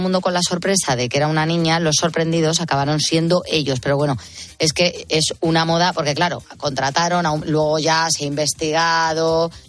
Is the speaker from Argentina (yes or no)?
no; Madrid, Community of Madrid, Spain; pues yo soy de Carabanchel, y la gente hacía, madre mía, qué barrio, pues yo vivía sin ningún problema.